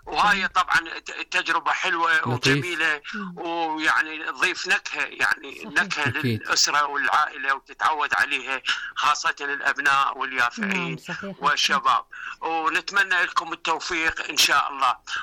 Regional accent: Iraq; وتهيئة مكان في البيت فيما يسمى إحنا عندنا بالعراق بعض الأسر يسمون ركن الرمضاني

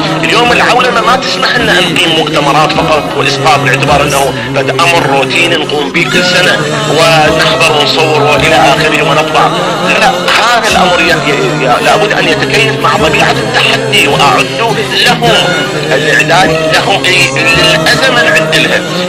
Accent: Iraq; عندنا بالعراق

